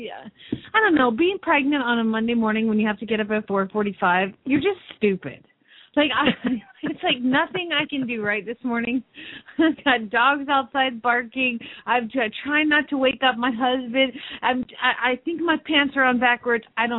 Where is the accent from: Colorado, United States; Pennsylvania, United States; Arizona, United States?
Arizona, United States; Phoenix; from Phoenix, Arizona, and you're listening to Horses in the Morning on the Horse Radio Network.